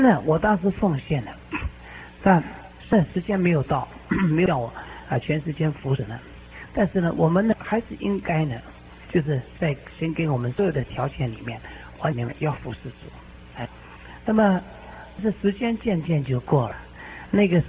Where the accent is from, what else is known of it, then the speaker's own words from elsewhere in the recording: Xiamen, Fujian, China; 也是我们厦门人啊